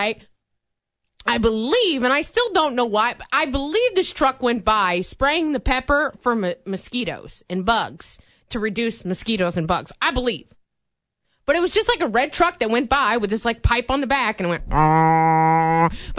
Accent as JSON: {"language": "English", "town": "Vinton", "region": "Iowa", "country": "United States", "tie": "born or raised there", "said": "But growing up in Vinton, there would be this loud truck that would go around town"}